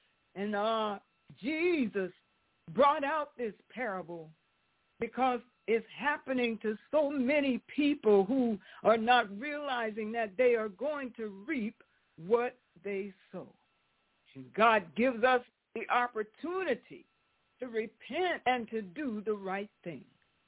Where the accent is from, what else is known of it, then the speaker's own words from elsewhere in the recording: the South, United States; And I remember this from my childhood and growing up in the South.